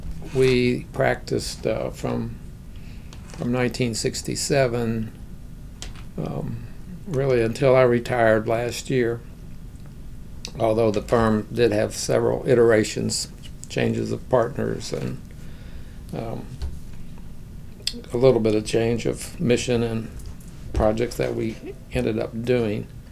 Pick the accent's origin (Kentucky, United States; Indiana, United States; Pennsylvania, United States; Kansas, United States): Kentucky, United States; Berea; also born or lived in Ohio; I guess I was born in Ohio, and by age two had moved with my parents to Berea, Kentucky.